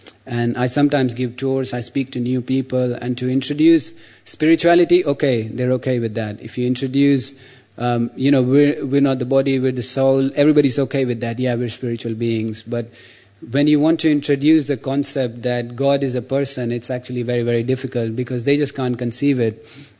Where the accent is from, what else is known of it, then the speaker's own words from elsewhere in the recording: India; especially Indian people, and I can say this because I'm Indian